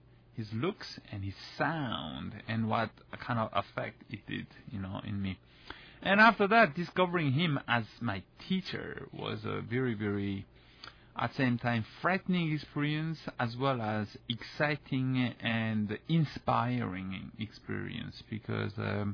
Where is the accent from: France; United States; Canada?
France; Paris, Île-de-France; moved away as an adult; studying at Indiana University was very different from growing up in Paris